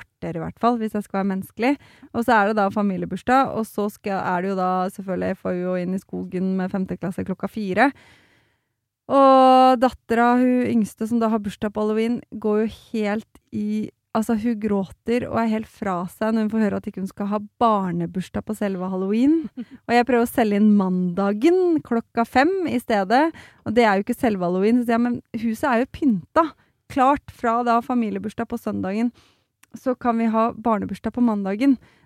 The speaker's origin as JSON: {"language": "Norwegian", "town": "Slemmestad", "region": "Akershus", "country": "Norway", "said": "Jeg vet det, men jeg er fra Slemmestad, og jeg er stolt av det."}